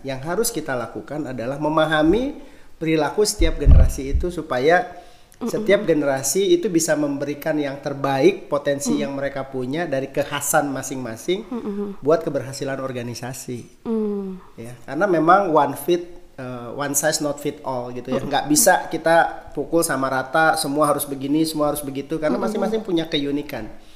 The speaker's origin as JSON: {"language": "Indonesian", "region": "West Java", "country": "Indonesia", "said": "Ya, mungkin kalau saya kebetulan orang Sunda, ngomongin F suka susah ya"}